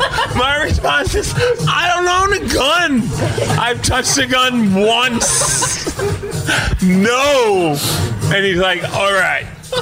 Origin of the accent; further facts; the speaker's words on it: Puyallup, Washington, United States; Like, sir, where are you from? I'm like, Puyallup.